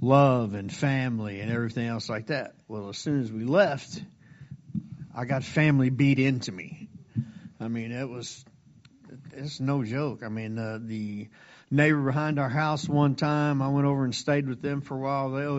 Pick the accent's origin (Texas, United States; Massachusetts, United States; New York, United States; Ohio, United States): Texas, United States; Gatesville; born there; No, I was born in Gatesville, and then we traveled around with Dad for a long time when he was in the military.